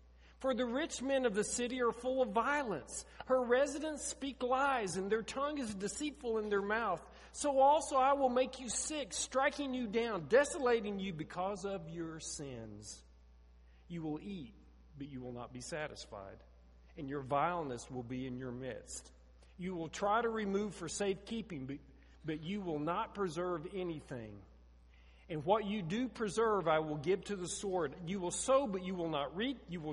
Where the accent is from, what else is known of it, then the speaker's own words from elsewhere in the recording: Oklahoma, United States; I grew up in the South, folks. You say, well, you grew up in Oklahoma.